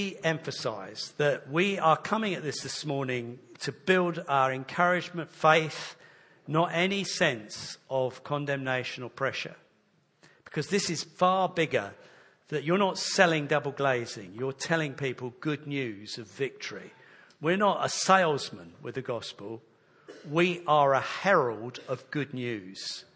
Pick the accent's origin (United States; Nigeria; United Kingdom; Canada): United Kingdom; England; You know, I'm an Englishman. British passport.